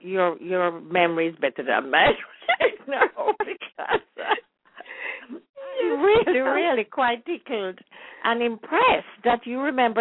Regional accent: Kingston, Kingston Parish, Jamaica; And I'm a Kingstonian. I was born and raised in Kingston.

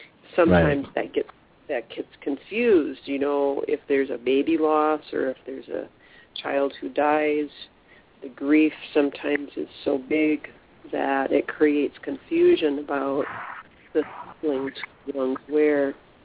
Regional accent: United States; For me, this is my home country, so it's the group conscience of the American soul is the one I'm most steeped in.

